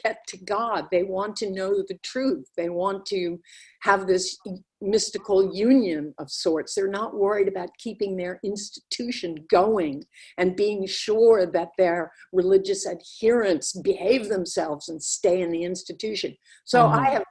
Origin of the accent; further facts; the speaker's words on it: New York City, New York, United States; I grew up in New York City, which was a boon, a fabulous thing to be in a city that was so multicultural and interesting.